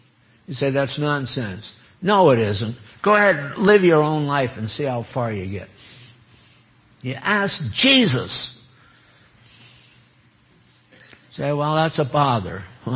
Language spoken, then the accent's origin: English; West Haven, Connecticut, United States; And what it shows is the house where I was raised in West Haven, Connecticut.